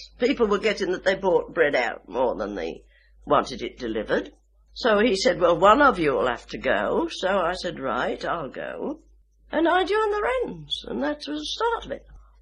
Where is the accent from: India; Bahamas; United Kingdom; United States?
United Kingdom; Birmingham, West Midlands; having been born and brought up in Birmingham, you see.